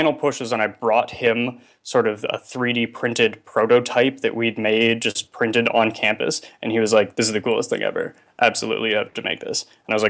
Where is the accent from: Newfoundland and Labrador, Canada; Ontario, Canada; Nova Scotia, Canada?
Ontario, Canada; Toronto; Well, actually, I grew up in Toronto, and every time that I'd been going home for the holidays, I had seen a new store very near my house